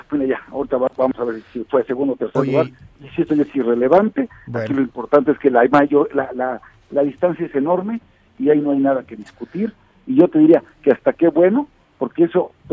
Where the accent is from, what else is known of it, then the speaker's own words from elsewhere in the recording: Mexico; todos los que somos mexicanos